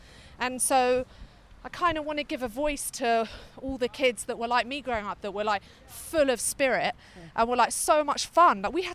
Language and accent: English; London, United Kingdom; what makes Britain so amazing, especially like growing up in London?